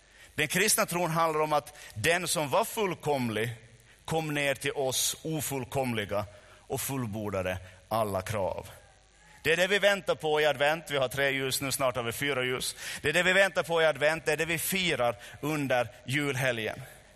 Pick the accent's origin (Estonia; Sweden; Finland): Finland; så märker jag ibland hur fattiga vi är som finländare.